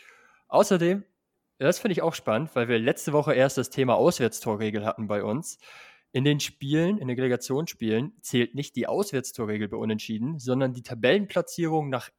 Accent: Northwest Germany, Germany; ich komme ja aus dem Nordwesten.

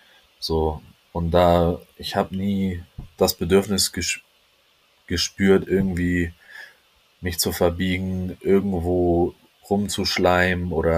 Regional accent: Hamburg, Germany; natürlich will man als Hamburger immer selber sehen, dass der Hamburger Standort aufblüht.

